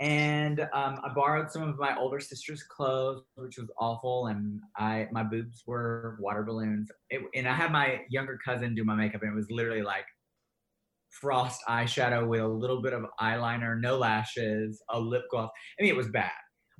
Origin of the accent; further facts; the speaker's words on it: Alabama, United States; now in Florida, United States; So I'm from Alabama and I live in Florida now.